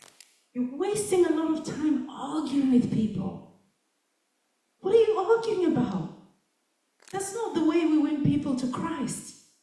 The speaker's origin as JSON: {"language": "English", "town": "Sheffield", "region": "Yorkshire and the Humber", "country": "United Kingdom", "tie": "born or raised there", "also_born_or_lived": "Hull / Zimbabwe", "said": "I'm originally from Zimbabwe, but we came a long time ago and grew up here and then went back home again. And now I'm back. But anyway, 70s and 80s, grew up in Sheffield, in Hull, up north"}